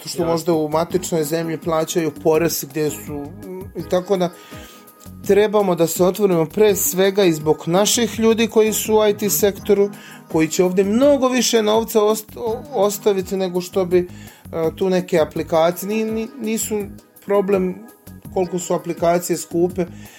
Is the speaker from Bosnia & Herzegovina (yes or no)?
no; Serbia; moved away as an adult; also born or lived in Croatia; Nekako sam htio da promijenim način života i da radim više i iz Srbije, iz Hrvatske u kojoj sam rođen i u Srbiji u kojoj sam odrastao.